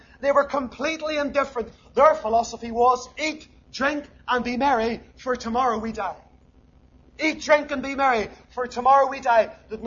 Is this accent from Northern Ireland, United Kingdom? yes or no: yes; Lisburn, Northern Ireland, United Kingdom; I grew up in Lisburn